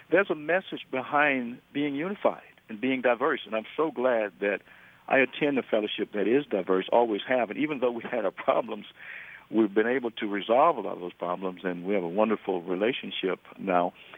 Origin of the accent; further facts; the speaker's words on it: Alabama, United States; You know, when I was growing up in Alabama, I could not have imagined even heaven being integrated.